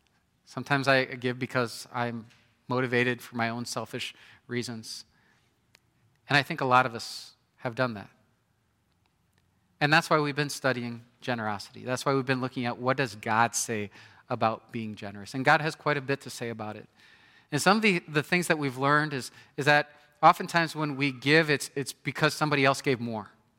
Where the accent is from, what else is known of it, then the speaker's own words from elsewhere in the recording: Nebraska, United States; I grew up in Nebraska. A lot of my good friends were farmers.